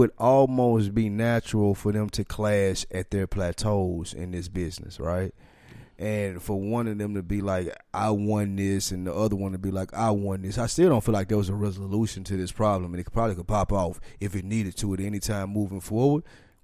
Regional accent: the South, United States; We don't really fuck with … Like, we're from the South.

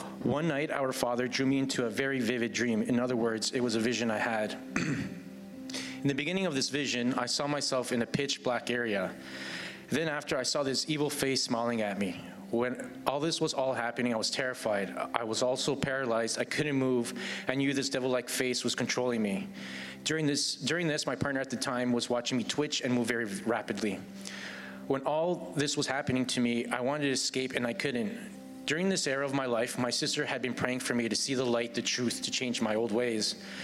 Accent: Toronto, Ontario, Canada; born and raised in Toronto.

